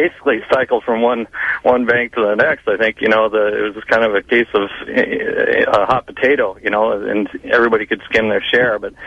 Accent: London, Ontario, Canada; I'm from a town called London, Ontario.

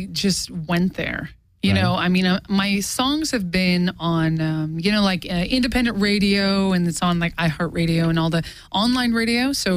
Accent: Santa Barbara, California, United States; also born or lived in Orange County / Seattle; I was born in Orange County, grew up in Santa Barbara. Okay. And then I lived in Seattle for a while.

